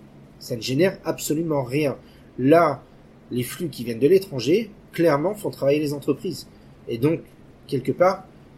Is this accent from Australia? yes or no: yes; Australia; L'impôt chez nous en Australie, ça n'est pas une punition.